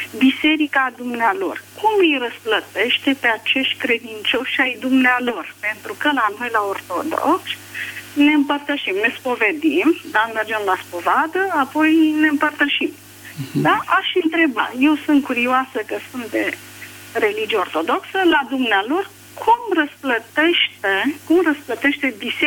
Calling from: Pitești, Argeș, Romania; sunt din Pitești.

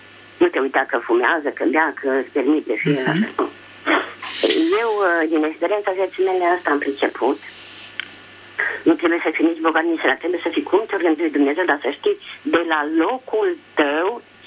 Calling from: Bistrița, Bistrița-Năsăud, Romania; Sunt de la Bistrița.

